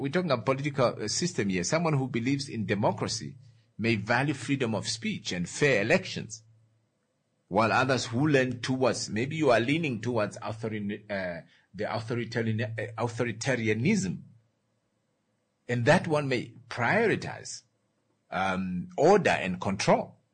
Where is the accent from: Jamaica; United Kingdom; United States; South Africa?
Jamaica; I'm a Jamaican. Where is that? Looking for a Jamaican. I am a Jamaican.